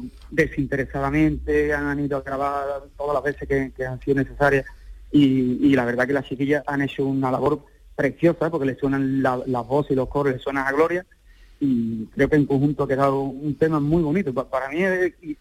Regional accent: Albaida del Aljarafe, Andalusia, Spain; que mi pueblo siempre ha sido muy árabe. Yo no sé, seguramente, porque en la antigüedad mi pueblo llegó a gozar de mucha importancia, casi más que todos los pueblos de alrededor, después de Sanlúcar la Mayor

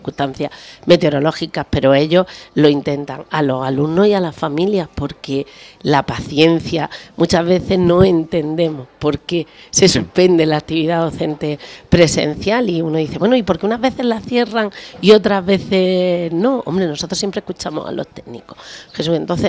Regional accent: Almería, Andalusia, Spain; Bueno, yo soy de Almería, estoy acostumbrada al sol

